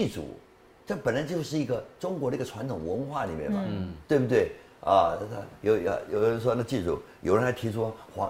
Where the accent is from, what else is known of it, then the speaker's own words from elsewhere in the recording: Taiwan; 在我们台湾这边不会发生